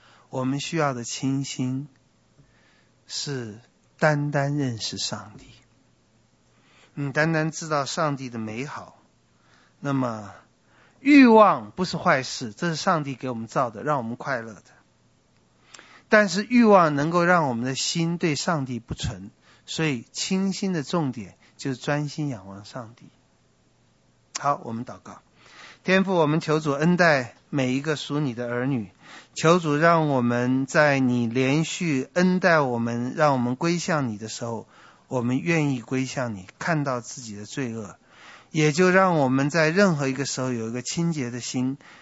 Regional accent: Taiwan

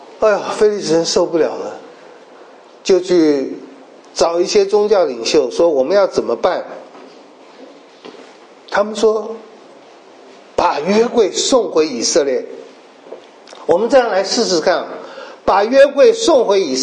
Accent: Taipei, Taiwan; 因为我小的时候在街上，台北街上还看到牛车

